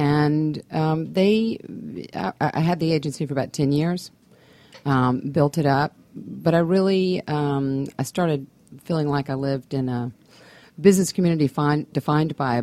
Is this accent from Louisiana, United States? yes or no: yes; New Orleans, Louisiana, United States; also born or lived in New York / Birmingham; now in Atlanta, United States; Well, I'm from New Orleans, and I'm a former New Yorker, and I really want to get back to the big city, big southern city, like Atlanta.